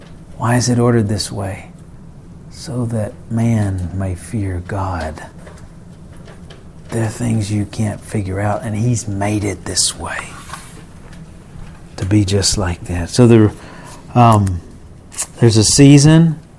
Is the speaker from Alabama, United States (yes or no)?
yes; Alabama, United States; Believe me, I grew up in Alabama. It was a lot more pleasant in many ways in my growing up.